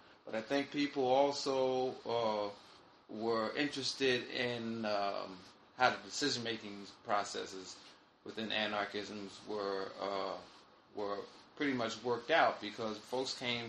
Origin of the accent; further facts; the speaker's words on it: Plainfield, New Jersey, United States; now in New York, United States; As I said, I'm from Plainfield, New Jersey, but I've been living in New York for the last 20-something years.